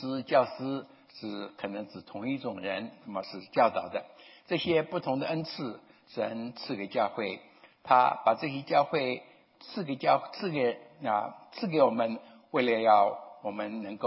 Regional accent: Taiwan; 我小的时候在台湾，

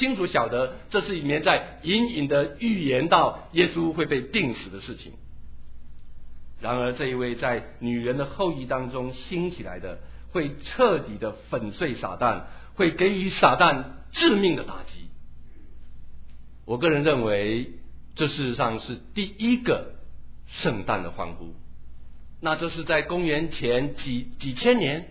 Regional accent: Taitung County, Taiwan; also born or lived in Hsinchu; 我小时候在台东长大，后来我转学到新竹，你要说你是从哪里来的，我说台东哪里，不起眼的小城小村落。

